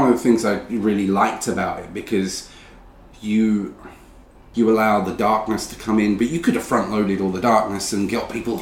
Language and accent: English; East of England, United Kingdom; I grew up in Essex, so we had Langdon Hills or One Tree Hill, which is a very much a smaller wooded area